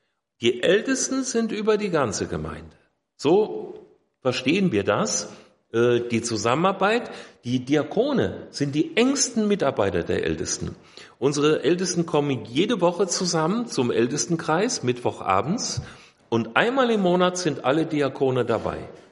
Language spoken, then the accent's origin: German; Bad Zwesten, Hesse, Germany; Ich bin im Schwalm-Eder-Kreis groß geworden. Bad Zwesten ist mein Heimatort, bei Bad Wildungen, wer das mal gehört hat, südlich von Kassel. Da bin ich aufgewachsen